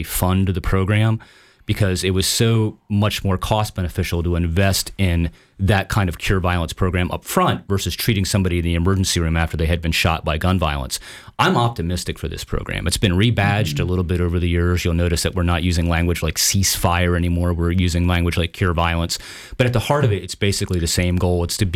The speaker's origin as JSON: {"language": "English", "region": "Northeast", "country": "United States", "tie": "born or raised there", "lives_now": "Jacksonville, United States", "said": "I mean, I think as a kid growing up in the Northeast, when the Jaguars came to Jacksonville"}